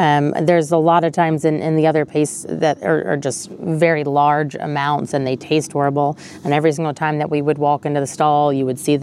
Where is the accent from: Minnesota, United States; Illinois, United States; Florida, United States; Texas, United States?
Illinois, United States; Chicago; now in Tennessee, United States; I may live in Tennessee now, but I'm from Chicago, and Italian, it's coffee all the way.